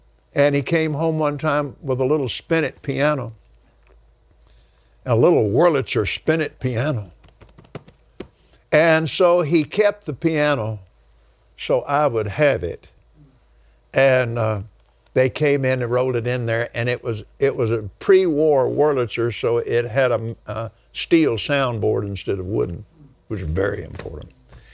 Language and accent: English; Lubbock, Texas, United States; born there; And I was born in Lubbock, Texas, December the 6th, 1936.